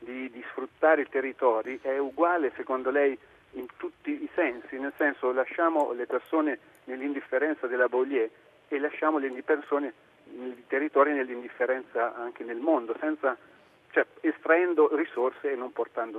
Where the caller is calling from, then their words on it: Città di Castello, Umbria, Italy; telefono dalla città di Castello, in provincia di Perugia.